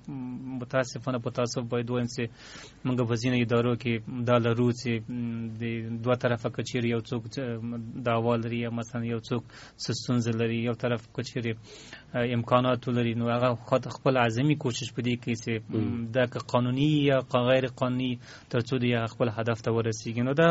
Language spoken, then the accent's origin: Persian; Afghanistan; born or raised there